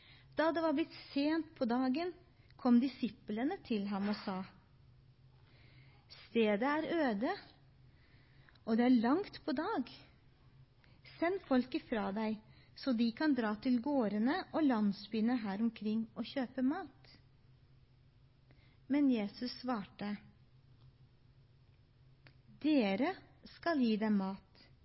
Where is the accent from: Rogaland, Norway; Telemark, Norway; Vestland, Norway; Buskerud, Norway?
Telemark, Norway; Seljord; now in Mandal, Norway; og jeg kommer fra Seljord. Hvis dere kan stusse på dialekta, så er det noen aninger derfra